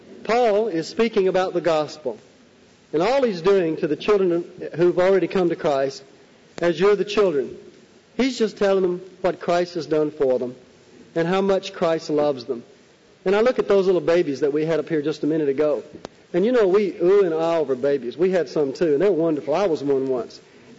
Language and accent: English; the South, United States; I said, well, don't you understand I'm a Southerner?